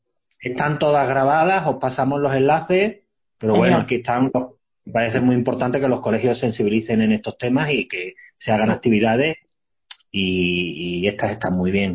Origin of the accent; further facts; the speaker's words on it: Seville, Andalusia, Spain; Yo soy sevillano